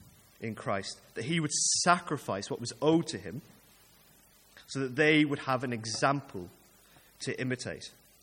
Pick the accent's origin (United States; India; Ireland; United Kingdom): Ireland; This is more because I'm an Irish man